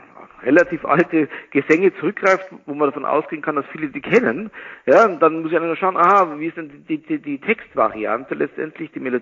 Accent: Bavaria, Germany; moved away as an adult; now in Freiburg, Germany; ich bin jetzt seit seit 16 Jahren in Freiburg und lebe natürlich in Freiburg seit 12 Jahren, aber ich stamme aus Bayern und habe sozusagen die ersten 40 Jahre meines Lebens in Bayern verbracht und bin dort natürlich aufgewachsen.

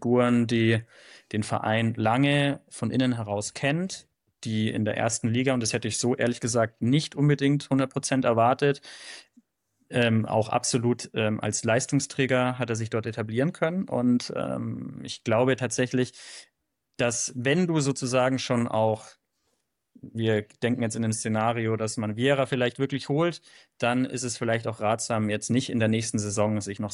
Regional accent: Bavaria, Germany; Also ich komme ursprünglich aus Bayern.

